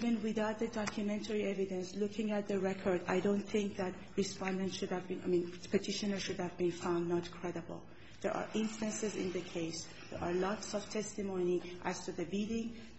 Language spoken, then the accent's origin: English; Iran; I come from a country, you know, I come from Iran.